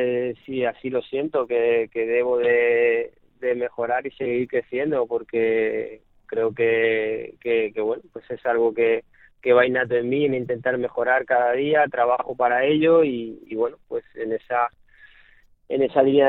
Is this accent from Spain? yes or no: yes; Lorca, Region of Murcia, Spain; para todos los murcianos, para todas las personas de mi tierra, de Lorca